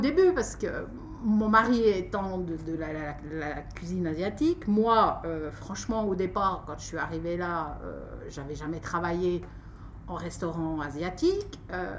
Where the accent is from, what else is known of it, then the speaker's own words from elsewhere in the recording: Corban, Jura, Switzerland; je viens du Jura, d'un tout petit village qui s'appelle Corban, qui se situe à une dizaine de kilomètres de la capitale de Léman.